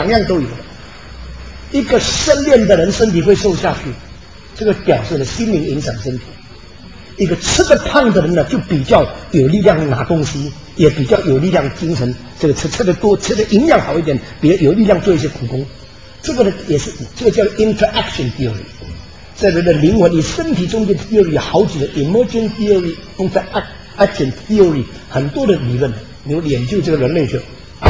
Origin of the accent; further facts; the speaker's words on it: China; 我们中国人呢，有两个很极端的思想。